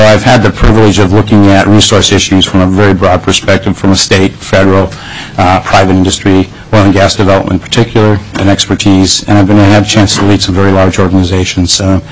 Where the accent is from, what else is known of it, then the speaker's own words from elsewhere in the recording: Wisconsin, United States; So my background, I'm a kid from Wisconsin. I grew up in Wisconsin.